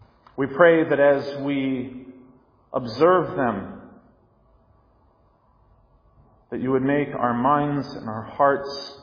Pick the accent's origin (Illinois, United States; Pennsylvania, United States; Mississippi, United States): Mississippi, United States; I love the snow, probably because I grew up in the South. Mississippi doesn't have much snowfall from the sky.